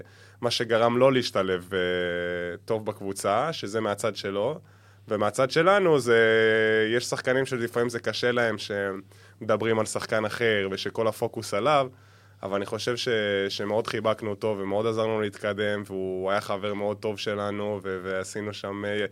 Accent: Central District, Israel; אנחנו כולנו יחסית, אנחנו מהמרכז, ופתאום אתה בקריות

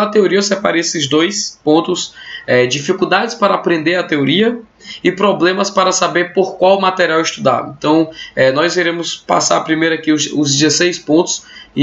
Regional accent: Piauí, Brazil; Piauí é o estado onde eu nasci, onde eu sempre morei

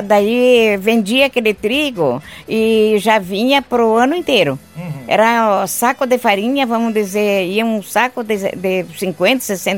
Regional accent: Erechim, Rio Grande do Sul, Brazil; born there; Eu nasci em Erechim.

